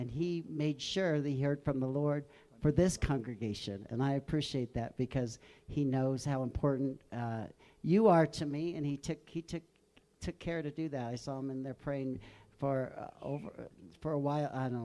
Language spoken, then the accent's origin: English; St. Louis, Missouri, United States; That my best friend, growing up in St. Louis, Missouri, was a kid in Colorado Springs and also in Santiago, Chile